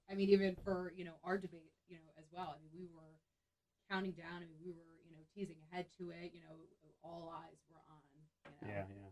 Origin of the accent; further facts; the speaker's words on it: New Jersey, United States; I'm from New Jersey.